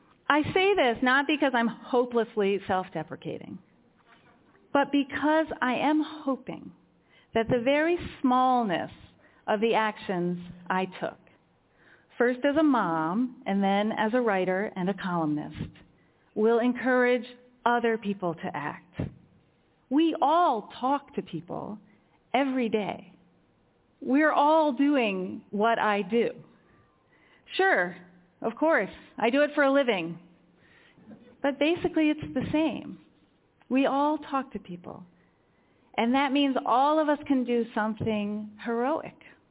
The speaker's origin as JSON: {"language": "English", "region": "Virginia", "country": "United States", "tie": "born or raised there", "said": "an acquaintance near my hometown in the Shenandoah Valley, a white-haired southern gentleman."}